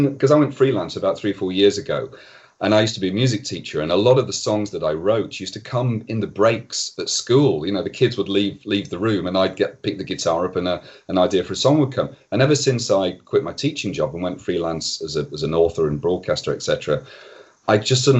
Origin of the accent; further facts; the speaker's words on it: Doncaster, Yorkshire and the Humber, United Kingdom; I grew up in Doncaster in a family that weren't particularly interested in reading, you know, kind of just everyday interests of a middle-class Doncaster family, you know, kind of golfing and walking and stuff.